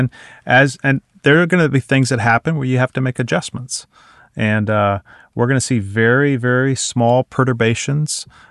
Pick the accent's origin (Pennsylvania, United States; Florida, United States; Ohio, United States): Florida, United States; I'm from Florida. When it's cold, things feel like they're moving a little too slow.